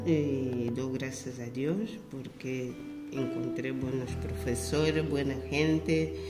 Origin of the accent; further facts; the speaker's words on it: Angola; now in Spain; soy de Angola, estoy aquí en España hace 17 años. Mi primer año que yo llegué aquí en 2008